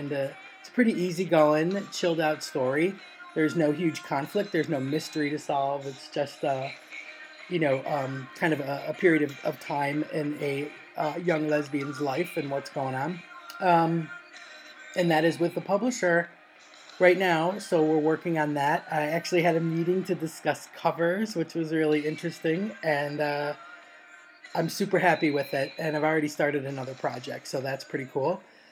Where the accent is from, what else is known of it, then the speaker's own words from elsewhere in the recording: United States; now in London, United Kingdom; I am an American lesbian who lives in London